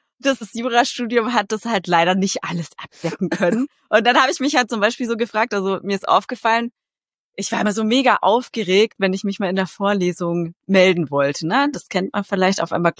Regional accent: Bayreuth, Bavaria, Germany; ich habe an der Uni Bayreuth, das ist auch meine Heimatstadt, da habe ich Jura studiert

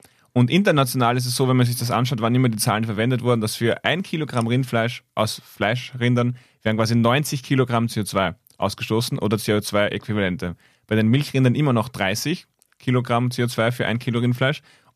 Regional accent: Vienna, Austria; Ich habe vorher schon Org im Vorgespräch gesagt und habe mich sofort als Wiener oder zumindest Ostösterreicher geoutet

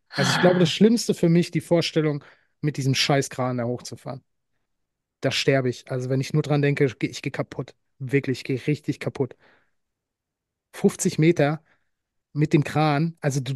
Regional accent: Baden-Württemberg, Germany; ich bin Schwabe

